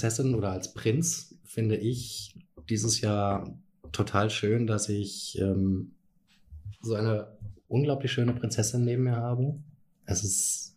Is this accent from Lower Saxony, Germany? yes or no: no; Cologne, North Rhine-Westphalia, Germany; Ich komme aus Köln und wie ihr vielleicht wisst, Köln ist vom 11.11. bis Aschermittwoch totaler Ausnahmezustand in der ganzen Stadt. Wir feiern den Karneval den ganzen Winter über. Und damit bin ich groß geworden.